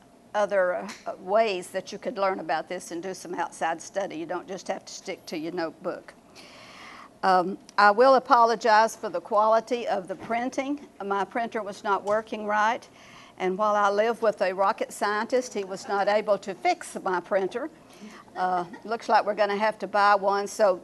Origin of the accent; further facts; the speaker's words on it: Texas, United States; also born or lived in Houston; now in Nacogdoches, United States; Roger and I grew up in East Texas. We went to Sam Houston, forgive us please. We moved to Houston and he worked 35 years for NASA and then we retired when he was 55 and moved to Nacogdoches.